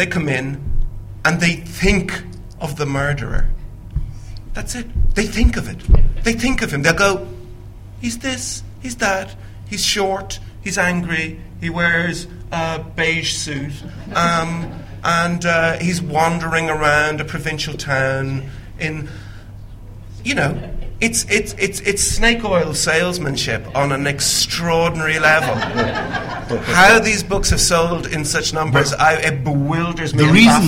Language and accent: English; Ireland; As an Irishman, I'm obviously always glad to be corrected by an Englishman.